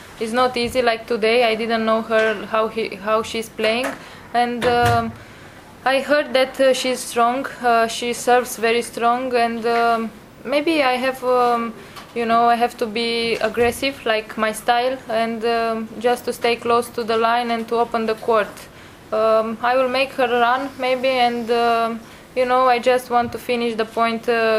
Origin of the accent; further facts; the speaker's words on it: Romania; Yeah, we are both from Romania and same age almost.